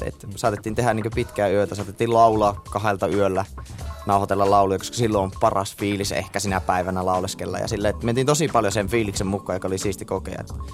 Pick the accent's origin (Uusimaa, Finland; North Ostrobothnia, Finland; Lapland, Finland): North Ostrobothnia, Finland; Oulu; accent: Oulu dialect; Minäkin puhun niin Oulun murretta suomeksi